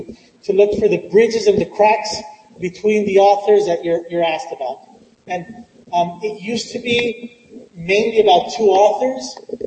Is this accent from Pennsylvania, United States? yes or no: no; San Francisco, California, United States; I mean, I'm from San Francisco. For me, it's always an earthquake drill.